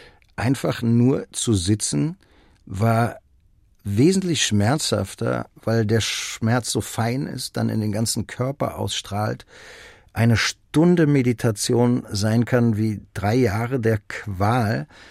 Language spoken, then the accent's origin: German; Berlin, Germany; weil ich bin ja in Kreuzberg aufgewachsen